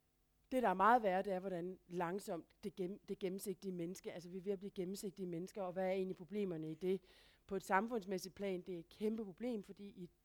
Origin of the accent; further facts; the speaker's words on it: Jutland, Denmark; Jeg er selv jyde, så jeg kan godt sige det.